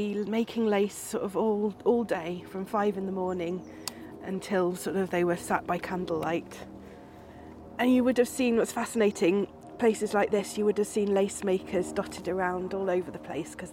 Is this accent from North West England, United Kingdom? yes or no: yes; Congleton, North West England, United Kingdom; born there; I think I was born in Congleton in Cheshire.